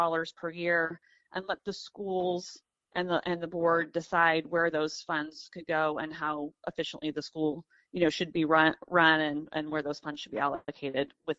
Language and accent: English; Troy, Missouri, United States; So I was born and raised in Troy, Missouri.